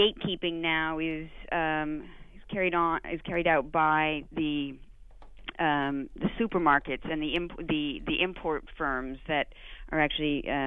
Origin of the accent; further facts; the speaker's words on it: Pacific Northwest, United States; I'm from the Northwest myself